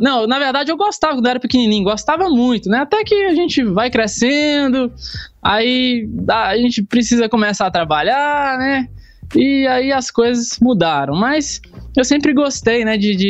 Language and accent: Portuguese; Dom Cavati, Minas Gerais, Brazil; now in Caratinga, Brazil; Então, eu sou de Dom Cavate. É uma cidade bem no interior de Minas Gerais. Deve ter em média aí uns 6 mil habitantes, não sei. É aqui, é bem próximo onde eu moro hoje, que é Caratinga. Fica 50 quilômetros.